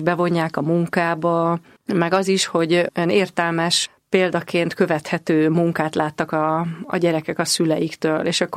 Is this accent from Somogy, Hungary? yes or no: no; Komló, Baranya, Hungary; Komlón születtem, már jó régen, 54 éves vagyok, és ez ugye egy baranyai kisváros, Pécs vonzás körzetében